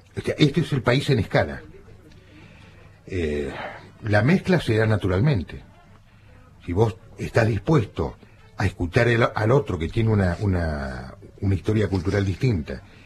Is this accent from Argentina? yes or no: yes; Coronel Dorrego, Buenos Aires Province, Argentina; No, yo no, yo soy de Coronel Orrego, provincia de Buenos Aires.